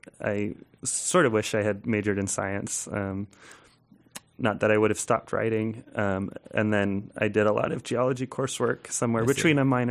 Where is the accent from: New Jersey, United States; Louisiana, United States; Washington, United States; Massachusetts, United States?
Washington, United States; growing up in Western Washington, I just assumed it was kind of all, you know, young dirt, glacial silt type stuff